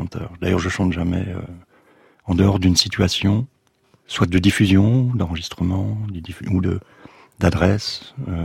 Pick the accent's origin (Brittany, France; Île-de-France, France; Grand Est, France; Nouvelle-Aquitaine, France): Grand Est, France; Sainte-Marie-aux-Mines; à Sainte-Marie-aux-Mines, dans cette ville natale, dans ma ville natale